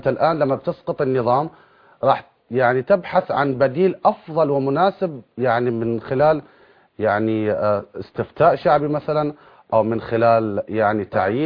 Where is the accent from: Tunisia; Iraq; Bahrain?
Bahrain; إحنا كشعب بحريني